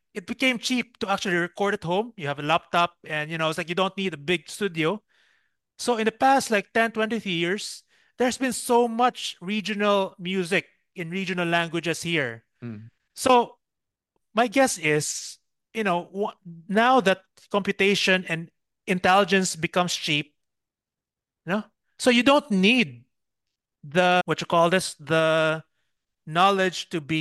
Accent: Cebu, Central Visayas, Philippines; So I'm from Cebu. We speak a different language. Manila, there's like the national language.

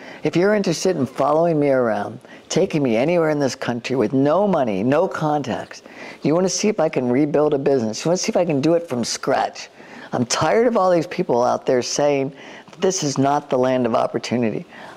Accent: Maryland, United States; again, I was from Maryland

